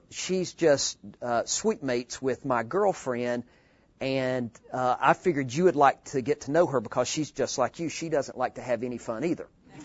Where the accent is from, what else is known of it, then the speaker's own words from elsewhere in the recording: Gainesville, Georgia, United States; I grew up in Gainesville, Georgia. A lot of people think that I grew up in New Jersey when they hear me talk. They hear the accent and get that confused, but I'm a Georgia boy.